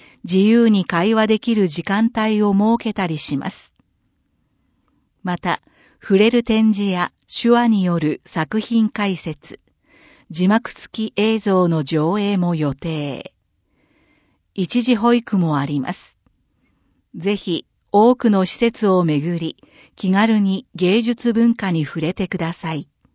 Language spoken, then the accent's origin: Japanese; Hachinohe, Aomori, Japan; 私の故郷、青森県八戸市は、高齢化の影響もあり、町に元気がないと感じていました。